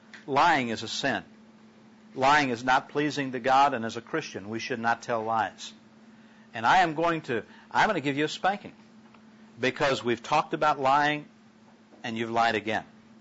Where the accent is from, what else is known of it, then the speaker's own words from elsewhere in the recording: Chicago, Illinois, United States; You know, I grew up in the Chicago area with Al Capone and all that kind of thing, and about one block from the Chicago city limits.